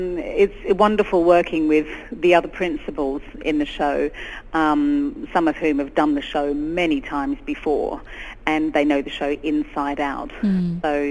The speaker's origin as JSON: {"language": "English", "country": "Australia", "said": "I'm originally from Australia."}